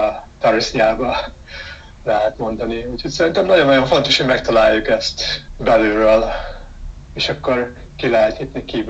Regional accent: Hungary; born there; Szóval Magyarországon itt születtem, lehet mondani, hogy itt vannak a gyökereim, valamennyire

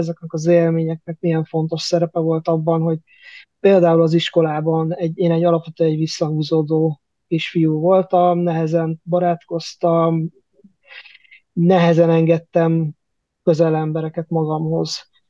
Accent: Kecskemét, Bács-Kiskun, Hungary; born there; egy ilyen középosztályban, egy családban, értelmiség szülők születtem vidéken, Kecskeméten, anyukám pedagógus, drámapedagógus

